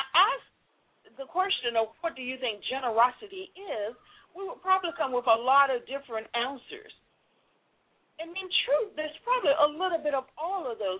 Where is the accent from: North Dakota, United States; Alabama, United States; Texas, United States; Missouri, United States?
Missouri, United States; I'm from Missouri, the show me state.